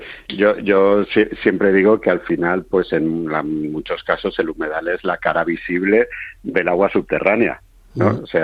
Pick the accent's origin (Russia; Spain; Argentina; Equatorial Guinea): Spain; Valencian Community; que lo digo yo como valenciano